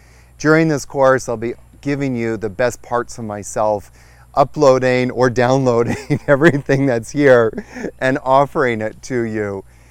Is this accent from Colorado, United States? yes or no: no; New York, United States; I'm from New York, and everybody in New York is always like, what's in it for me?